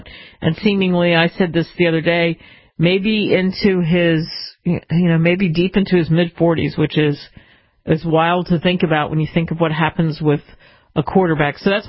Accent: Philadelphia, Pennsylvania, United States; I'm from the Philadelphia area, so you know I'm going to root for the Philadelphia Eagles.

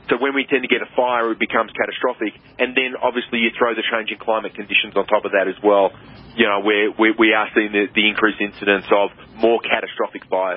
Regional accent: Australia; moved away; as you can tell, I'm not from around here. And growing up in Australia, our soils are highly depleted, highly weathered.

